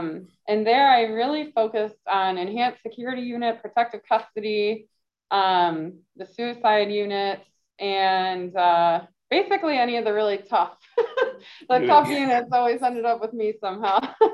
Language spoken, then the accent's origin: English; Michigan, United States; I moved here from Michigan. I'm born and raised there.